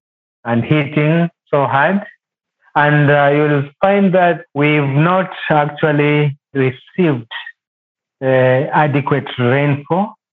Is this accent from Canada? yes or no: no; Busia County, Kenya; also born or lived in Turkana; I am from Busia County in the western part of Kenya. I've been in Turkana for almost the entire of my life.